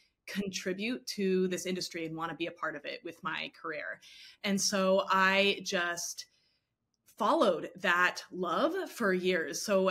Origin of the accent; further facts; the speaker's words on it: Houston, Texas, United States; I grew up in Houston, and so was exposed to NASA and human spaceflight from a very young age.